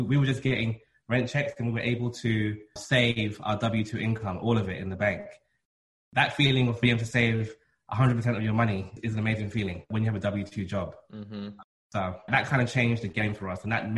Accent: London, United Kingdom; I was born and raised in London

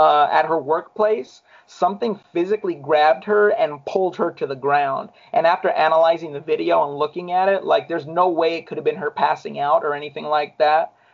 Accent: Long Beach, California, United States; born there; And I was born in Long Beach.

